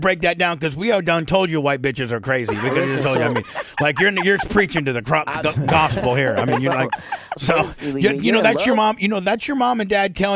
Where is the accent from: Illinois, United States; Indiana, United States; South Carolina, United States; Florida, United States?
Indiana, United States; Warsaw; Warsaw, Indiana, down by South Bend.